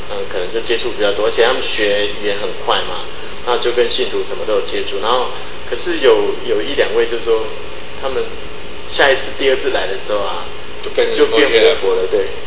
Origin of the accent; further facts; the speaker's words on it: Taiwan; 可是因为我们台湾这边不知道